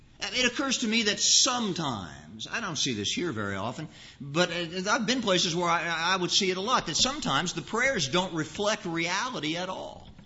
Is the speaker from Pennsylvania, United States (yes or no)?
no; Indiana, United States; growing up in North Central Indiana and pretty much spending the first 18 years of my life in North Central Indiana